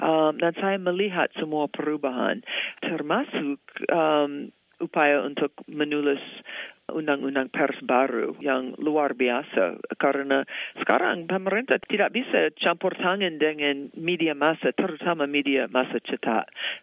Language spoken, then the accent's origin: Indonesian; Florida, United States; Indonesian is a second language; saya berasal dari Florida, yang hangat seperti Indonesia dan banyak pantai.